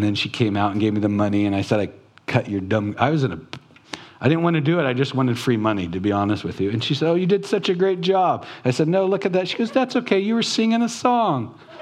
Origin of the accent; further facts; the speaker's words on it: California, United States; born there; also born or lived in Oregon; I came from Oregon, which was true. I was born in California. We stopped in Oregon and then we went over.